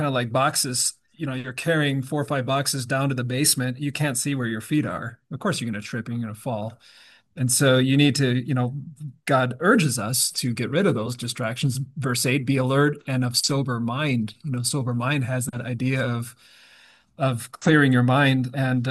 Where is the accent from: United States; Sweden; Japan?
Japan; I just thought of growing up in Japan, we had a typhoon come through